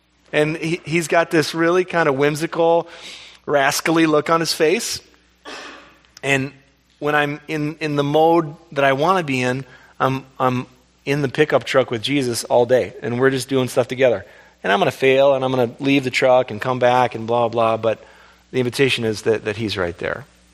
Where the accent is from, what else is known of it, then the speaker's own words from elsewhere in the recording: California, United States; I grew up in California. I grew up on the ocean.